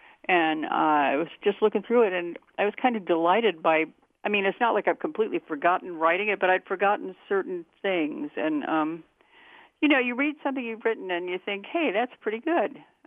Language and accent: English; Rhode Island, United States; I'm old. I come from Rhode Island.